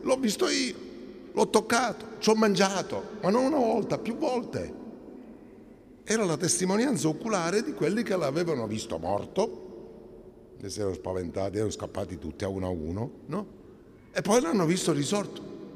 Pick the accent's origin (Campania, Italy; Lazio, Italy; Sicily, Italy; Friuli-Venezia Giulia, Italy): Sicily, Italy; Catania; Io vengo da Catania.